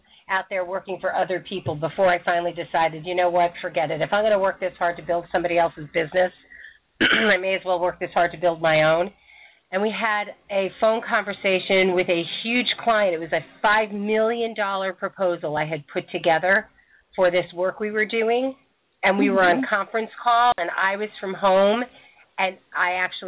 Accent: New York, United States; So today we're broadcasting from my hometown, well, home area of Westchester County.

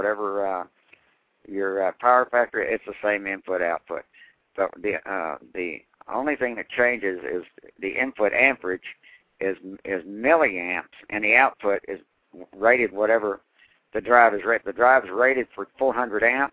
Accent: Waco, Texas, United States; And so I came back to Waco, Texas to build the first one because I wanted to build it in my hometown.

